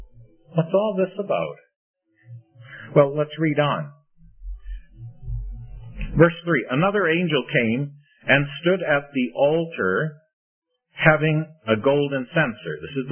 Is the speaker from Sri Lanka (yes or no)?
yes; Sri Lanka; I'm from Sri Lanka